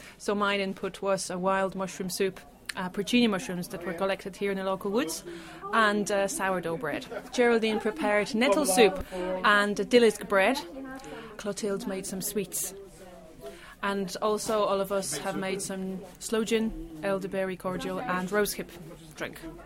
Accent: Poland; English is a second language; originally I'm from Poland.

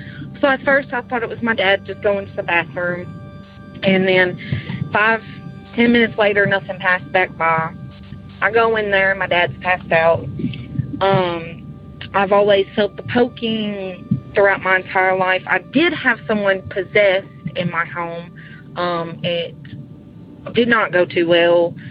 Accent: Martin, Tennessee, United States; also born or lived in Dukedom

